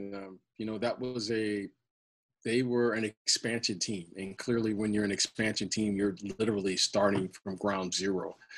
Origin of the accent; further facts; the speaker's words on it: Detroit, Michigan, United States; I'm from Detroit, so I remember when Isaiah first came to Detroit.